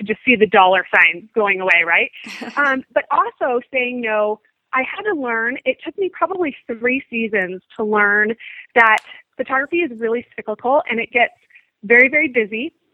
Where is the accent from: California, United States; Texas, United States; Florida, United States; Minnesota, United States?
Texas, United States; I don't know if a man knew I was from Texas, but I was not local to him.